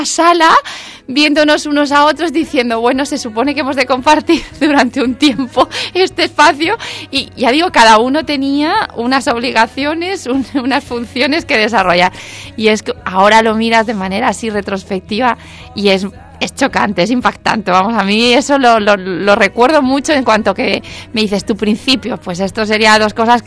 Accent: Valencia, Valencian Community, Spain; also born or lived in Albacete; now in Elche, Spain; yo soy de Valencia, venía de vivir en Castilla-La Mancha, en concreto en Albacete, y vine a la ciudad de Elche

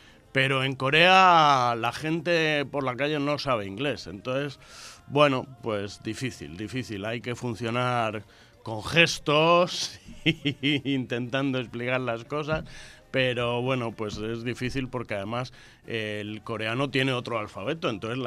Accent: Spain; No solo somos españoles, somos también europeos, ¿no?

